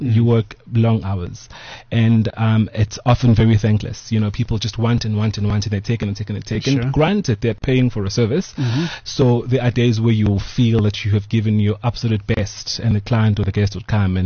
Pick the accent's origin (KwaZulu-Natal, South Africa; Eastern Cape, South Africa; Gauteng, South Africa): KwaZulu-Natal, South Africa; Pietermaritzburg; I grew up in Maritzburg.